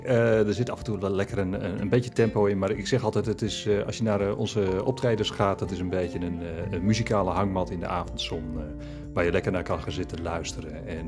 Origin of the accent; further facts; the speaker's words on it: Purmerend, North Holland, Netherlands; born there; Ik ben een Purmerender. Dus dat is wel Noord-Holland, in dezelfde regio, zeg maar.